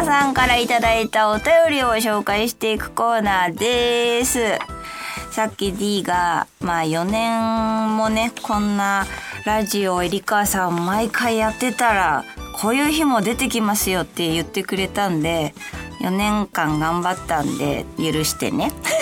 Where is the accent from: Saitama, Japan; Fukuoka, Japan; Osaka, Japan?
Saitama, Japan; Kazo; 私の出身の埼玉県加須市がね、鯉のぼりの町、鯉のぼりでとっても有名なんだよね。